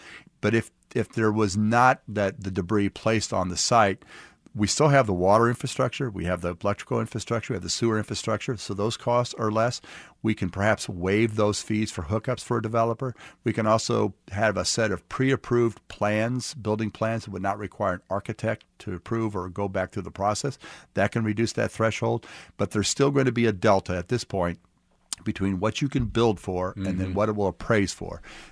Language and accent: English; Kansas City, Kansas, United States; it was the same kind of experience I had growing up in Argentine. Argentine was a vibrant commercial center.